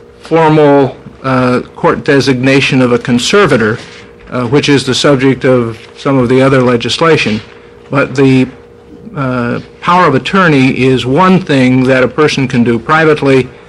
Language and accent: English; Bend, Oregon, United States; Madam Chairman and Senators … I'm from Bend, Oregon.